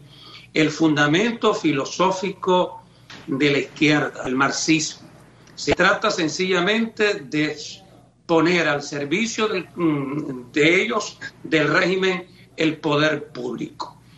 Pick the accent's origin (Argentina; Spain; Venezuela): Venezuela; yo debo hoy quitarme el sombrero como venezolano ante los chilenos